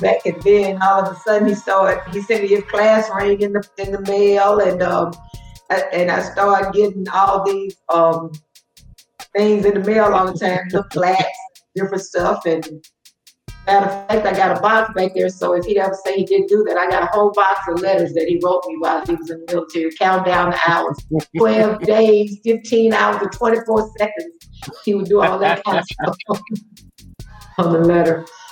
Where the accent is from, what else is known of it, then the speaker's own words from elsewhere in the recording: Mount Vernon, Alabama, United States; also born or lived in Watley; But I grew up in Mount Vernon, Alabama. My dad had a job there at Alabama Power Company, and so him and my mom moved there. And I was born in Watley, Alabama